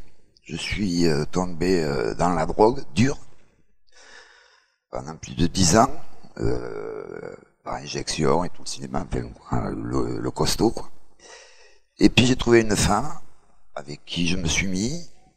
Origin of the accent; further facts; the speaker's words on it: Lunel, Occitanie, France; puisque je viens de Lunel. Et... je suis resté pendant un an sur Lunel.